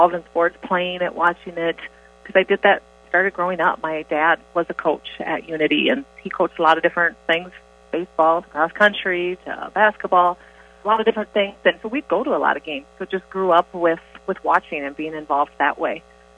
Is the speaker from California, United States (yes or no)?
no; Orange City, Iowa, United States; I grew up in Orange City, Iowa, so just about 15 minutes from Sioux Center.